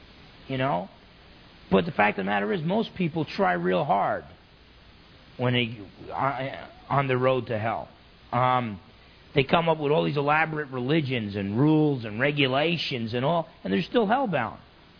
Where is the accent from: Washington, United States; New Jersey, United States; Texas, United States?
New Jersey, United States; I grew up in New Jersey. Men don't cry.